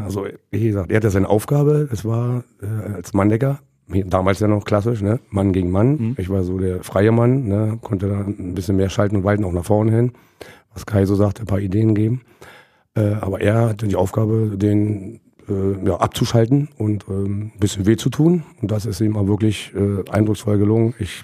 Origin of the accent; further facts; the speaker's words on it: Babelsberg, Brandenburg, Germany; Also da Babelsberg direkt, ja, das ist meine Heimat.